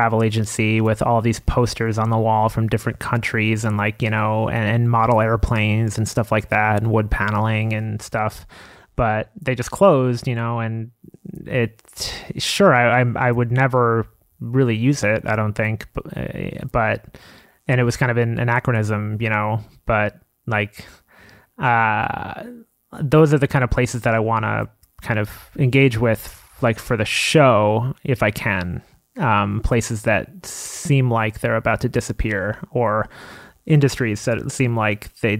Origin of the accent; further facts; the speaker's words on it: Long Island, New York, United States; also born or lived in Queens; I was born in Queens, but I spent most of my childhood in Long Island.